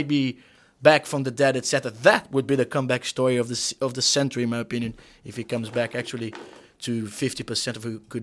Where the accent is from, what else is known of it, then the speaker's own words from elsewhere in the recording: Niterói, Rio de Janeiro, Brazil; English is a second language; I mean, he's from my hometown as well